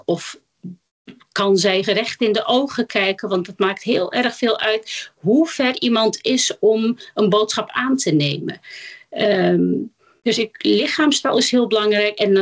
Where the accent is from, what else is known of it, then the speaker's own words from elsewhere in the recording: Netherlands; Ik ben van Turkse komaf. Ik woon mijn hele leven lang al in Nederland. Dus al 49 jaar.